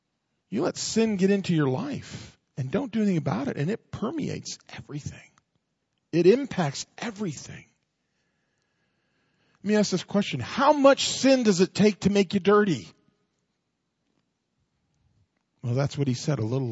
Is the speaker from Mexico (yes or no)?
yes; Mexico; I'm from Mexico, and I thought it was okay